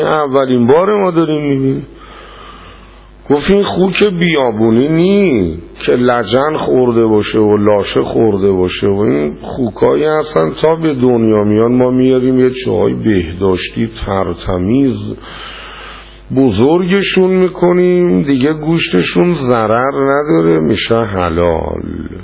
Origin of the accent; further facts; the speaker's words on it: Iran; کجایی هستی؟ ایرانی هستیم.